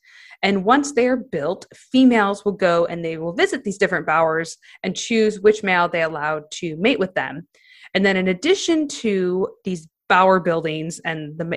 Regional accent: Midwest, United States; accent: Midwest; Probably no one knows what I said because my Midwest accent was so strong just now.

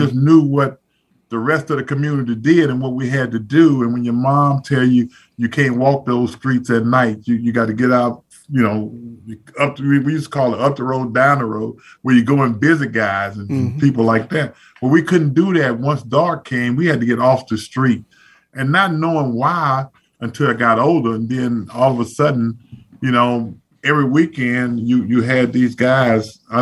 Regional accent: Zachary, Louisiana, United States; So, you know, Zachary going to always be my home.

